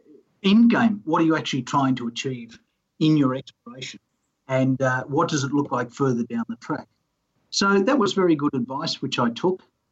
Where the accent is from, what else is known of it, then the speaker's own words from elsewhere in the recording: Australia; I may have been being an Australian, but yeah.